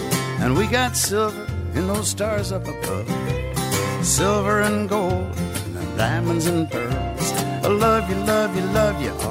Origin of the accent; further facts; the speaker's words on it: Boston, Massachusetts, United States; now in Nashville, United States; When I first moved to Nashville and people found out I was from the Boston area, they would always ask me if I knew